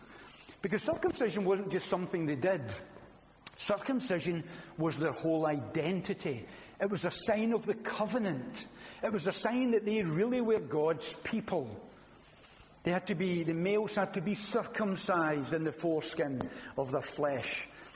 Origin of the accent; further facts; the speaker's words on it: Scotland, United Kingdom; I'm Scottish. It's who I am.